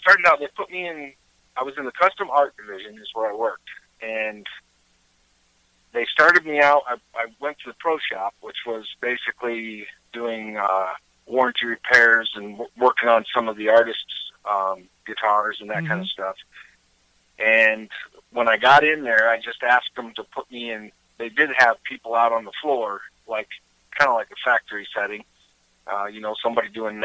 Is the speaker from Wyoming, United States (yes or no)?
yes; Wyoming, United States; also born or lived in Virginia / Tennessee; Yeah, I was born in Virginia, raised in Wyoming. My family's from New York State, and I've lived in Tennessee and all over the place.